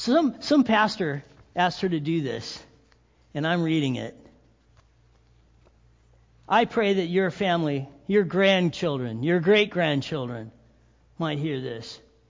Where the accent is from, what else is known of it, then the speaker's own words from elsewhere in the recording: Big Bear, California, United States; now in Big Bear, United States; Because I'm a hick from Big Bear.